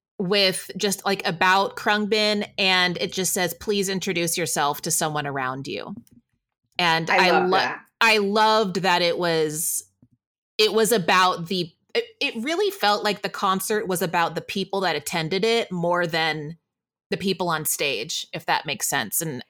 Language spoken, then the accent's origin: English; Texas, United States; growing up in Texas, I listened to country